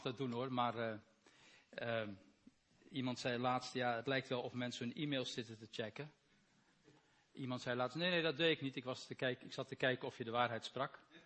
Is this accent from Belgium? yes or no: yes; Belgium; U begrijpt dat ik natuurlijk maar niks zal zeggen over gisteravond als Belg.